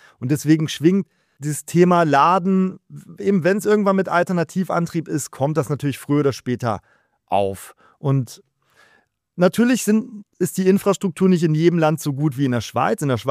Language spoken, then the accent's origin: German; Germany; now in Zurich, Switzerland; bei meinen Eltern oben in Deutschland. Man hört, wir kommen beide ursprünglich aus Deutschland